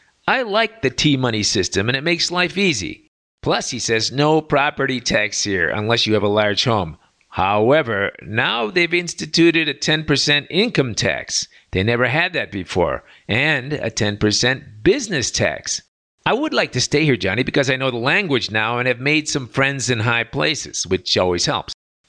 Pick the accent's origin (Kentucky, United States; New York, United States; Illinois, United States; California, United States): Illinois, United States; Chicago; And then there's my hometown, Chicago, city of around 6 million if you count the burbs, more than 100 mosques.